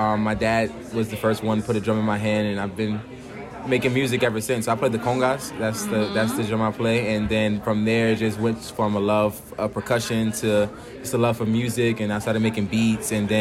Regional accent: Brooklyn, New York, United States; I grew up in Brooklyn, New York. So in Brooklyn, violence is everywhere.

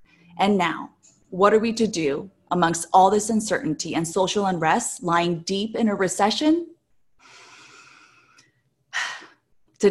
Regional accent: United States; I am an American. I am an Asian American. I'm also a proud 1.5 generation Asian Pacific American.

